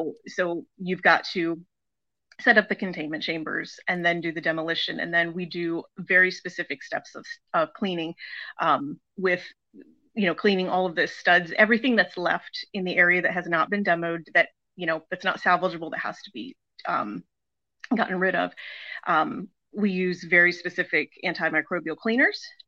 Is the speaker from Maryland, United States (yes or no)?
yes; Maryland, United States; now in Florida, United States; I moved away from Maryland, where I'd lived my whole life, and came down to Florida, me and my cat